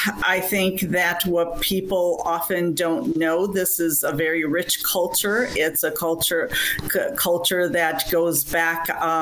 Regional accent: Milwaukee, Wisconsin, United States; But we grew up in Milwaukee. We were a family with, my parents, and then we are four siblings.

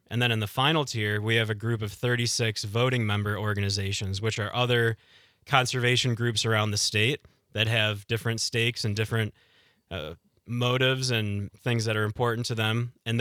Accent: Madison, Wisconsin, United States; ultimately made the move back down here to Madison, my hometown.

